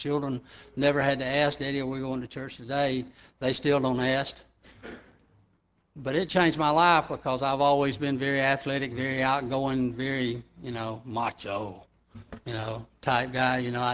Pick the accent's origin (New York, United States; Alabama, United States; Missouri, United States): Alabama, United States; and I'm from Alabama, you know. No Yankees ever said, hey, to me, you know.